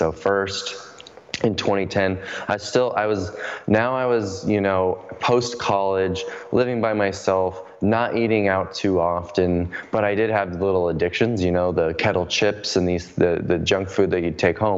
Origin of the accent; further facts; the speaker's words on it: Phoenix, Arizona, United States; I grew up in Phoenix, Arizona, where I still live today